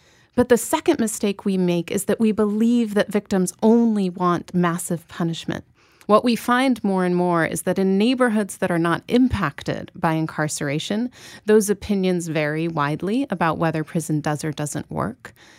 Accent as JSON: {"language": "English", "town": "Chicago", "region": "Illinois", "country": "United States", "tie": "born or raised there", "said": "I grew up in Chicago"}